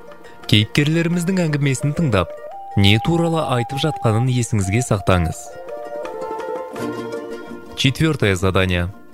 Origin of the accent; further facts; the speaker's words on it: Karaganda, Karaganda Region, Kazakhstan; born there; now in Almaty, Kazakhstan; Менің ұлтым кәріс. Мен Қарағандыда дүниеге келдім. Я родился в Караганде. Мен Қарағандыда дүниеге келдім. Мен Қарағандыда дүниеге келдім. Мен Алматыда тұрам. Я живу в Алмате.